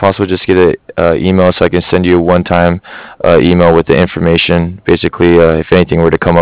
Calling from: Cardiff, Wales, United Kingdom; I'm calling from Cardiff.

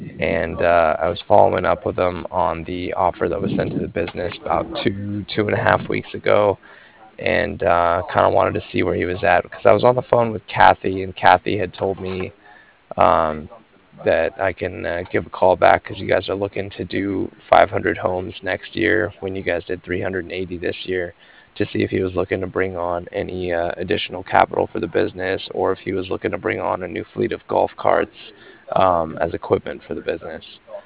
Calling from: Cardiff, Wales, United Kingdom; And I'm calling from Cardiff.

